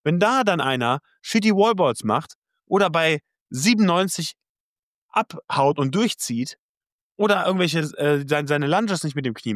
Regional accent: Lennep, North Rhine-Westphalia, Germany; Genau, ist mein Heimatort und da werde ich den Marathon laufen.

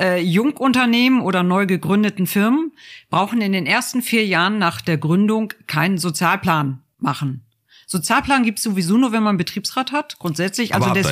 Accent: Northern Germany, Germany; born there; ich komme gebürtig aus Norddeutschland und die waren nach dem Krieg englisch besetzt.

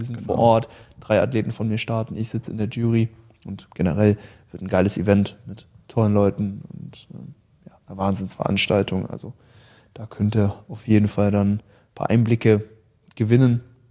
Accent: North Rhine-Westphalia, Germany; born or raised there

